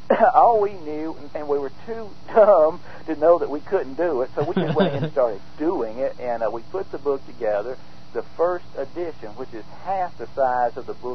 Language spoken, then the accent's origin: English; Mississippi, United States; now in Louisiana, United States; of Louisiana. We were born and raised in Mississippi. We've lived our adult life in Louisiana